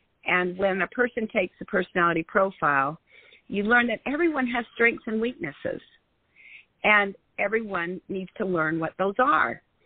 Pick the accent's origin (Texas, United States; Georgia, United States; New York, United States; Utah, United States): Utah, United States; Salt Lake City; To give you a little of my background, I grew up in Salt Lake City, Utah.